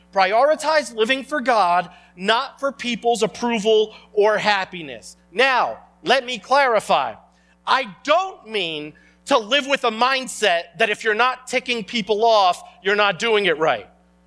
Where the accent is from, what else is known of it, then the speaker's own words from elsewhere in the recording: New Rochelle, New York, United States; So, for example, I grew up in New Rochelle, so right next to the Bronx.